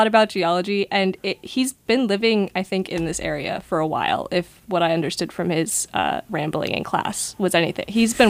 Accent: Dunstable, Massachusetts, United States; I'm from Dunstable, Massachusetts. I'm a Tufts student, and I study chemistry.

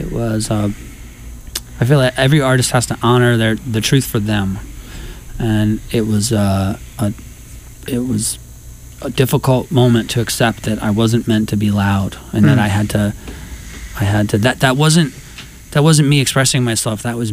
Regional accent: Midwest, United States; I was a kid from the Midwest. I didn't know about much, quite frankly.

